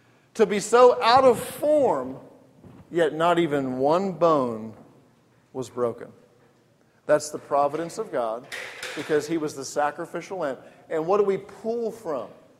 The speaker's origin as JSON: {"language": "English", "region": "England", "country": "United Kingdom", "tie": "born or raised there", "said": "I grew up in England, but not a good word over in England"}